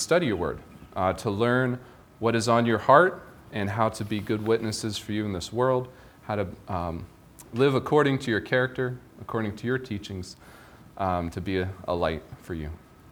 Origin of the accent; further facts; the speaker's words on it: United States; And as an American, I don't like being told what to do.